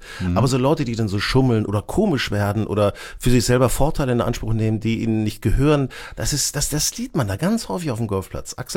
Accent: Lower Saxony, Germany; ich bin auf dem Dorf aufgewachsen, in der Nähe von Hannover und ich brauch's so ein bisschen diese Anmutung von Weite.

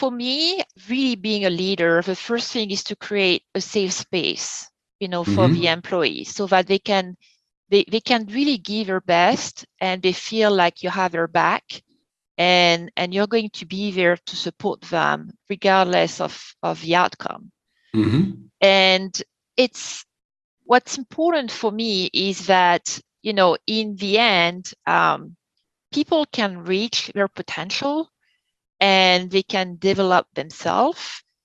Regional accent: France; And, you know, as I'm from France, I never went to school in the US.

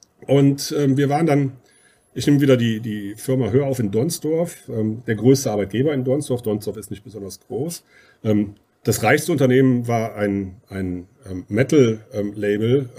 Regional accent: Uerdingen, North Rhine-Westphalia, Germany; ja, ich komme aus Uerdingen, bin Fußballfan.

